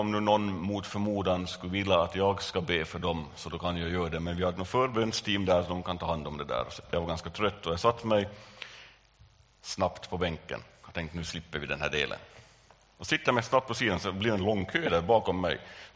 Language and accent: Swedish; Stockholm, Stockholm County, Sweden; accent: Stockholm; Han talar på en finsk dialekt som jag med min stockholmska gen inte förstod så mycket på.